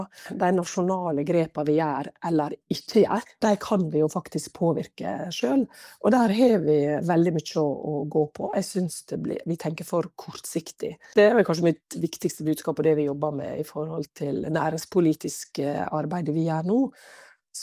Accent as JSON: {"language": "Norwegian", "town": "Sykkylven", "region": "Møre og Romsdal", "country": "Norway", "tie": "born or raised there", "also_born_or_lived": "Ørsta", "said": "Jeg flyttet fra Ørsta til Sykkylven da jeg var 10 år. Og det var litt krevende fra å være sånn sentrumsbarn i Ørsta og bo i et byggefelt og sånn. Så flyttet vi inn på en gare inn i Velledalen"}